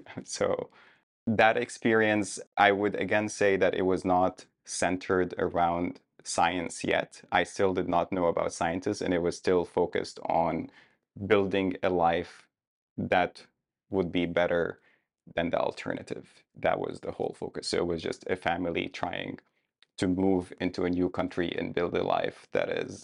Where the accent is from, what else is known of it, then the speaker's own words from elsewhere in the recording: Abu Dhabi, United Arab Emirates; I grew up in Abu Dhabi, which is in the United Arab Emirates